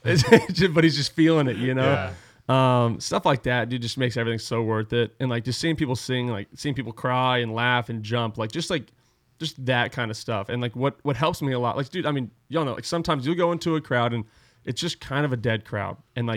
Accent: Texas, United States; I'm from Texas, so like, mm-hmm. and Astros is my team.

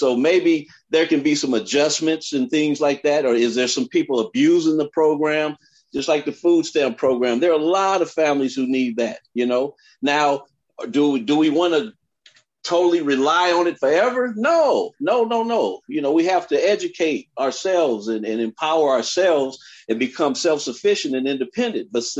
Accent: Compton, California, United States; I grew up in Compton, we had flag football systems that were like unbelievable, and everybody played

